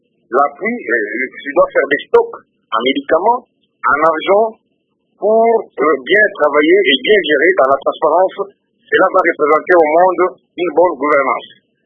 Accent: Kasaï, DR Congo; Évidemment, ici chez nous au Kassai, vous avez appris qu'il y a eu des morts vers Babila là-bas.

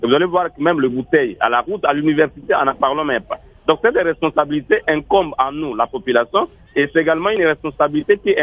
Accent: Mbandaka, Équateur, DR Congo; chez moi en Mbandaka

